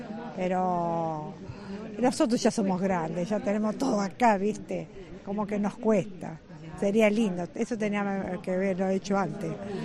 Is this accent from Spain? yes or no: no; Argentina; born there; No, yo nací en Argentina y soy argentina.